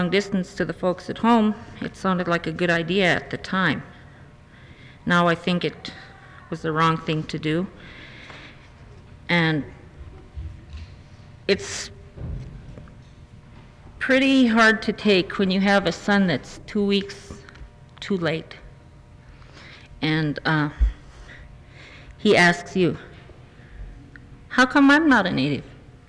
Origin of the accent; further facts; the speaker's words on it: Port Lions, Alaska, United States; from Port Lyons. And at the time of the Settlement Claims Act, I was living in Oregon.